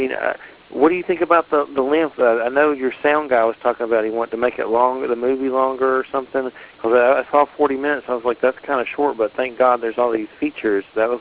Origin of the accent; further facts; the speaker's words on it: Georgia, United States; Because I'm from Georgia, that's what we say, Boggy Creek.